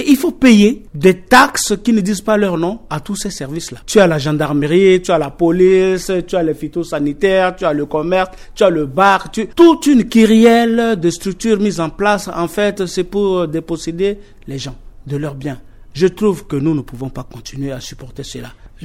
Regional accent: Central African Republic; Je suis un citoyen centrafricain, je suis inspecteur d'État.

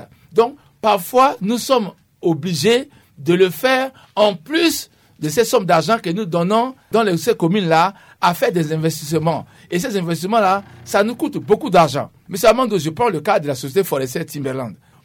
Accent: Central African Republic; Moi, je suis centrafricain d'abord, pour aider notre pays.

